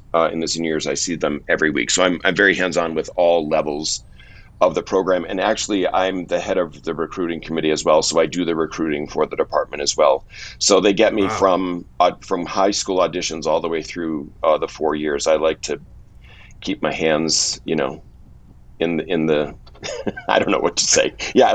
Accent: Buffalo, New York, United States; And I'm from Buffalo, New York, and that did not go over well with my beer-drinking football father.

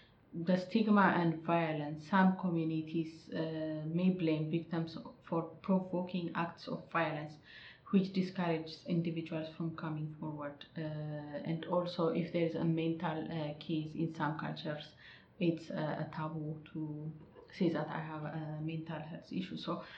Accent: Ethiopia; I am originally from Ethiopia

